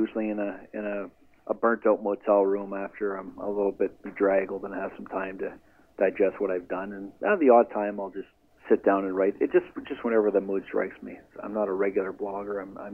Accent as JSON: {"language": "English", "town": "Sault Ste. Marie", "region": "Ontario", "country": "Canada", "said": "When I was very young, I'm from Sault Ste. Marie originally"}